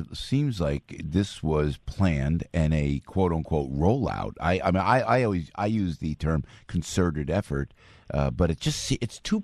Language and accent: English; New Jersey, United States; I know paper play because I'm from Jersey.